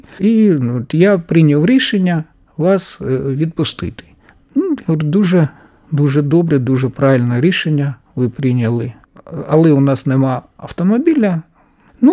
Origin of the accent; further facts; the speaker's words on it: Snovsk, Chernihiv Oblast, Ukraine; Прямо дорога йде на Росію, направо дорога йде на мій рідний Сновськ.